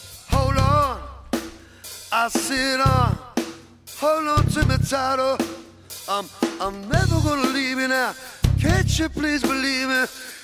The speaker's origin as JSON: {"language": "English", "town": "New York City", "region": "New York", "country": "United States", "tie": "born or raised there", "said": "You know, being that I grew up in New York City, you know, my parents would always go to the Broadway shows"}